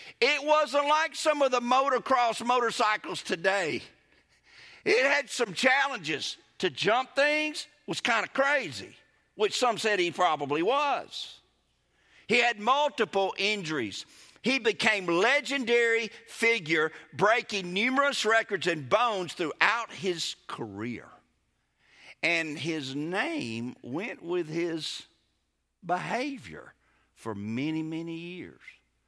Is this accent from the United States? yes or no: yes; Mississippi, United States; Evel Knievel, when I was growing up in Mississippi in my day, was the man when it came to riding bicycles.